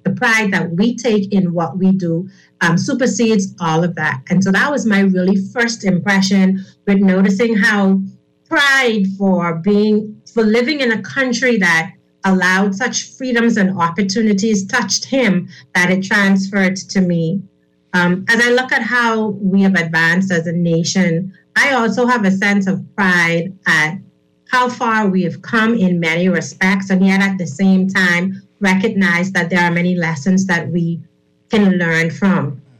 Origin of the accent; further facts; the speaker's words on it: Nassau, New Providence, Bahamas; Well, I am a humble woman from Baintown. I want to say that first. I grew up in the Farrington Road area. Vividly remember my young days in those areas.